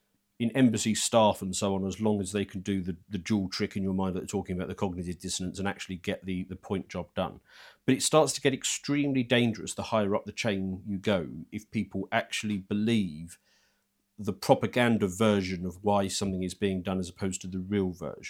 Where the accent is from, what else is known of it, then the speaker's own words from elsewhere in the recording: United Kingdom; But it doesn't concern me, as a British.